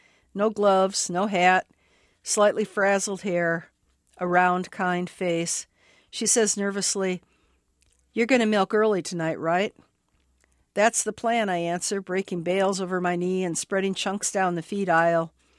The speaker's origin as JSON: {"language": "English", "town": "Duluth", "region": "Minnesota", "country": "United States", "said": "I'm a writer from Duluth, Minnesota."}